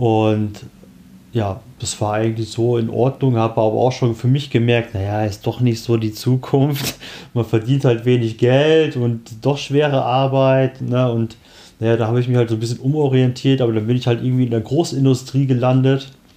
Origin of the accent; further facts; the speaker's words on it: Beelen, North Rhine-Westphalia, Germany; Ich bin auch in der Nähe hier von Oelde aufgewachsen, in Beelen. Das ist so ein kleines 6000-Seelendorf, also damals. Jetzt ist es auch nicht viel größer, glaube ich.